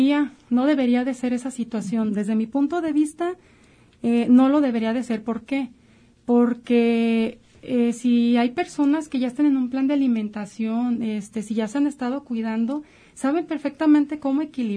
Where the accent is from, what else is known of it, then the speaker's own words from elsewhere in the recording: Mexico; Y como buenos mexicanos hay mucha comida